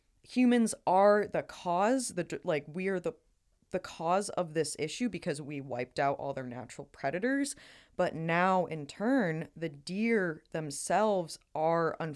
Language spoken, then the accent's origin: English; Pittsburgh, Pennsylvania, United States; So I come from Pittsburgh, Pennsylvania, which a lot of people don't know this, but Pennsylvania actually has the highest density of hunters out of any state in the country.